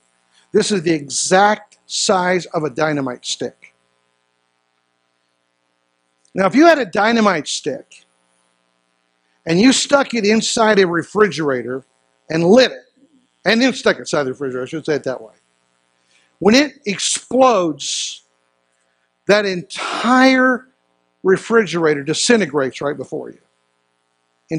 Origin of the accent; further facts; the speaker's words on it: West Virginia, United States; Where I grew up in West Virginia, there were mountains.